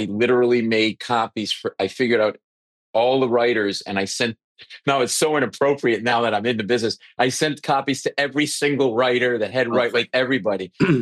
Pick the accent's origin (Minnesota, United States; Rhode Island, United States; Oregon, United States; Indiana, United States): Rhode Island, United States; By the way, I'm from Rhode Island. We're neighbors. I grew up.